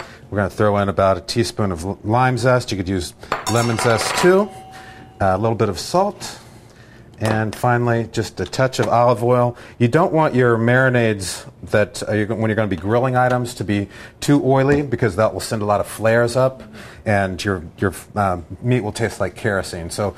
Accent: Scotland, United Kingdom; I'm a Scotsman.

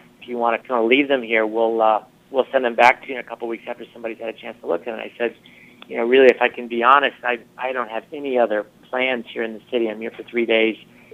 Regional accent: Indiana, United States; what was kind of clear to us growing up in Indiana was that there was a lot of misunderstanding

